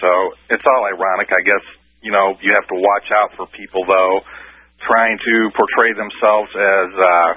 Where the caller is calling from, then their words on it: Ann Arbor, Michigan, United States; Hey, Alex, Ann Arbor, Michigan area.